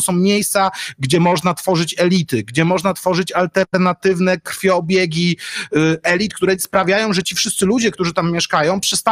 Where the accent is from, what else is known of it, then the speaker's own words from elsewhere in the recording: Grudziądz, Kuyavian-Pomeranian Voivodeship, Poland; tak jak ja jestem z Grudziądza.